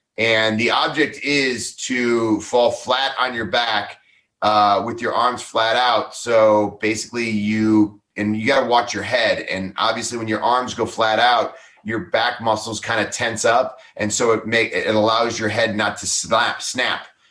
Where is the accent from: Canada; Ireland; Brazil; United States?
United States; Parma, Ohio; Like, I'm from Parma, Ohio. When you're from Parma, Ohio, you know, you go to college, you get it after college, you go back home, you get a job